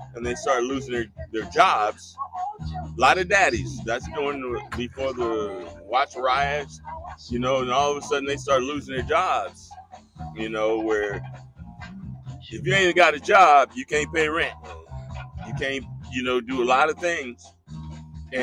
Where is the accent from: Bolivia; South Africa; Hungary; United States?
United States; Hollywood, California; And there's a special community where I grew up in Hollywood.